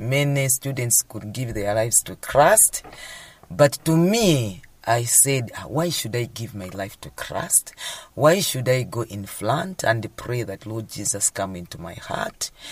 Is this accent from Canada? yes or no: no; Zomba, Southern Region, Malawi; from Zimba District, a teacher by profession, teaching at Boma CDSS.